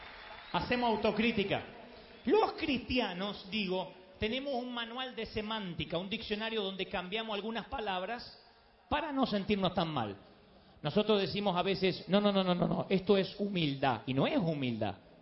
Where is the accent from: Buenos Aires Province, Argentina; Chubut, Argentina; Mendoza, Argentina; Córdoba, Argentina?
Buenos Aires Province, Argentina; Billinghurst; born there; si naciste en una ciudad pequeñita como nací yo, en Billinghurst, en partido de San Martín.